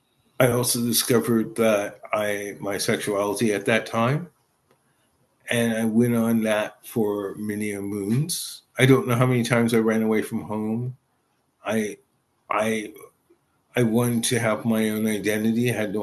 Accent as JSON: {"language": "English", "town": "Sacramento", "region": "California", "country": "United States", "tie": "born or raised there", "said": "But to give you context, I grew up in Sacramento, California. I was born in 1962. Not that that matters, but it may matter to somebody. And I grew up with a family who moved from the South to California."}